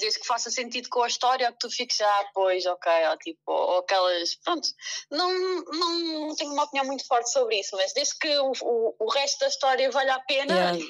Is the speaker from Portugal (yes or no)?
yes; Olhão, Faro, Portugal; Eu sou de Olhão.